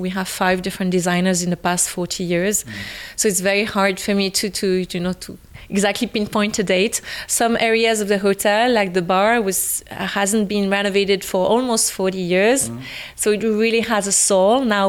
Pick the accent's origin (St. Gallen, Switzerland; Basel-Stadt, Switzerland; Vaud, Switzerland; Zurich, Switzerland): Vaud, Switzerland; Lausanne; I'm from Lausanne originally. My mom is Belgian and my dad is from Vevey, not very far from here, but I was born in Lausanne.